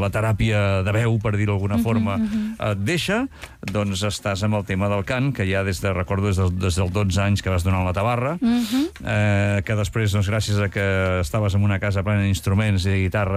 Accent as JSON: {"language": "Catalan", "town": "Sant Quintí de Mediona", "region": "Catalonia", "country": "Spain", "said": "Tranquil·la, que soc de Sant Quintí, jo"}